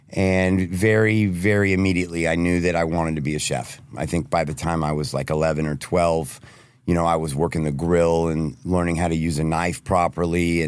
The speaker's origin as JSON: {"language": "English", "town": "Plano", "region": "Texas", "country": "United States", "tie": "born or raised there", "said": "Well, I'm from Plano, Texas, born and raised."}